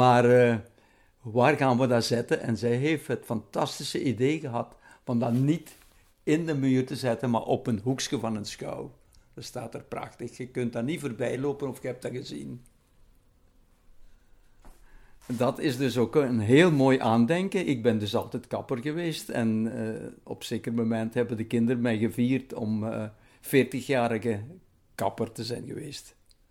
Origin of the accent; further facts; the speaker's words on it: Alken, Limburg, Belgium; ben geboren in de Broekstraat. Dat is tegen Alken aan, in de Beemd. De Beemden, de weilanden, dat was ons territorium waar we vroeger opgegroeid zijn, aan de Herk. En ik zit terug aan de Herk, want de molen waarin ik woon, die ligt toevallig weer op de Herk.